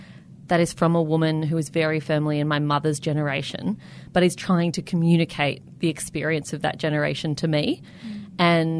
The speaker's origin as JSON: {"language": "English", "town": "Canberra", "region": "Australian Capital Territory", "country": "Australia", "tie": "born or raised there", "said": "I grew up in Canberra. I grew up very distinctly middle class, child of a teacher and a public servant. Didn't really know that there was anything outside of Canberra."}